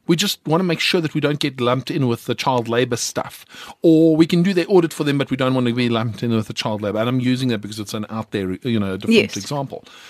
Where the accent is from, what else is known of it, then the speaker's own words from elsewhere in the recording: South Africa; I in fact take exception to the fact that as a South African CA, I am expected to uphold the highest standards